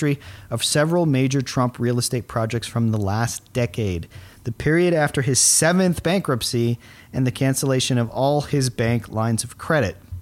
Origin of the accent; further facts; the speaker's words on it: Miami, Florida, United States; I'm from Miami.